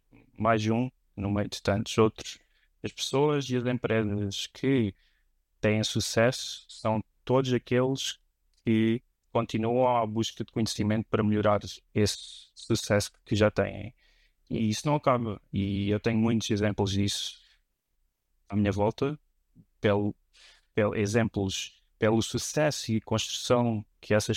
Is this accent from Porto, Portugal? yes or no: no; Algarve, Portugal; moved away; eu, no caso de Monchique, por exemplo, ou do Algarve, amigos do Algarve, eu já saí do Algarve já há 12 anos.